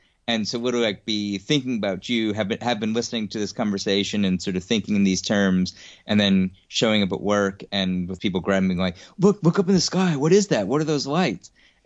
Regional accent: New York City, New York, United States; so I grew up in Queens, New York

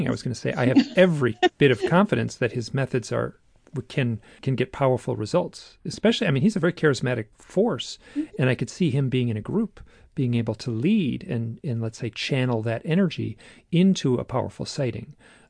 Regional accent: Michigan, United States; I'm from Michigan and I'm just, you know, inherently, you know, polite and private and stuff like that.

